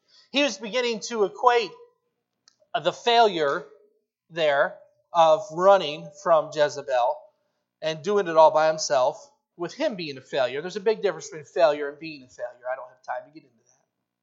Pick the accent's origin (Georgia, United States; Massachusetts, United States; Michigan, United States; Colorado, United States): Michigan, United States; Charlevoix; now in Kalamazoo, United States; I came from Charlevoix, Michigan. We're about 1% of that population in Charlevoix, about 3,500 people. And when I moved down to Kalamazoo, it was quite a difference for me moving from a small community to a larger community.